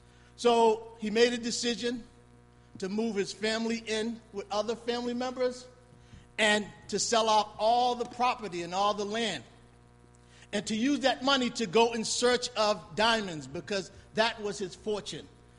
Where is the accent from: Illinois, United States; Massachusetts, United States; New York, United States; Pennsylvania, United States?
Massachusetts, United States; Boston; And growing up in Roxbury, dealing with a lot of dysfunctions at home and all the stuff that I seen, I was really on the fence.